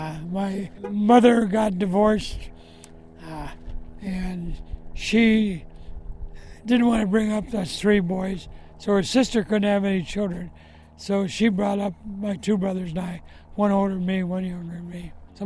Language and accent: English; Minneapolis, Minnesota, United States; also born or lived in Detroit / Los Angeles; Yeah, I was in Los Angeles then. I was born in Minneapolis. I lived in Detroit. And then when my mother and father got divorced, we moved out to Los Angeles where her sister lived.